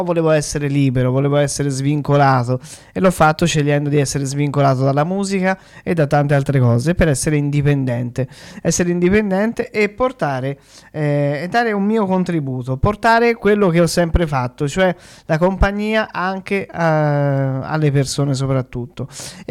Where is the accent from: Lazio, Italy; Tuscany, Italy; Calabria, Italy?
Tuscany, Italy; un toscano c'è, anzi più di uno, perché io ho anche degli amici che sono toscani come me e stanno